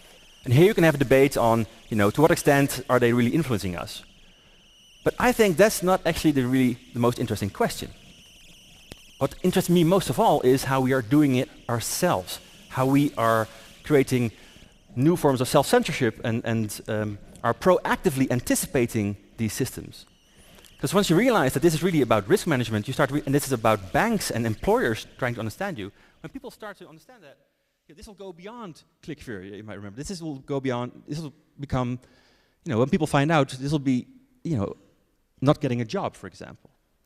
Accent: Netherlands; I'm from the Netherlands.

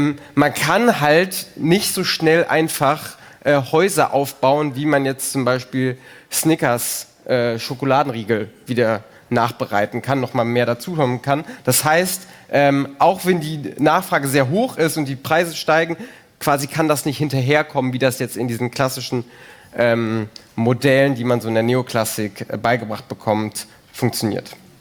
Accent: Berlin, Germany; wir kommen aus Berlin und kennen uns da so am besten mit aus.

